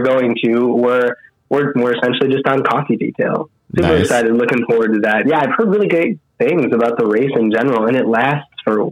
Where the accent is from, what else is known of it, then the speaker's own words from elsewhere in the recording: Wisconsin, United States; now in Chicago, United States; I grew up in Wisconsin, live in Chicago now. It gets cold.